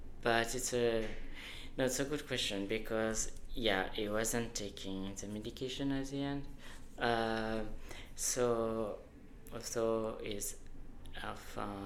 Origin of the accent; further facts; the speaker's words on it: France; I'm originally from France.